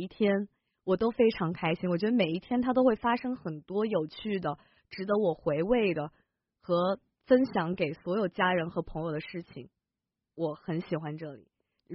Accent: Changsha, Hunan, China; also born or lived in Zhuzhou; 其实我是在生在株洲，但是我在长沙生活了很长的时间，然后所以我现在我的方言我可能只会长沙话

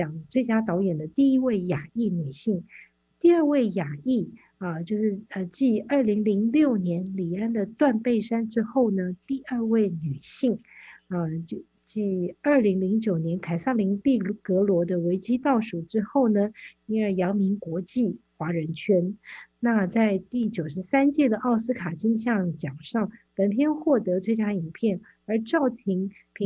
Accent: China; 我在中国长大的时候

